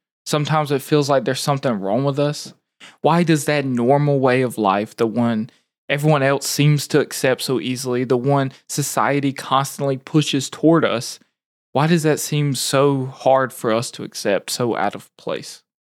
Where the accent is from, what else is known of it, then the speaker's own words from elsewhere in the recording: United States; born there; I was born here in America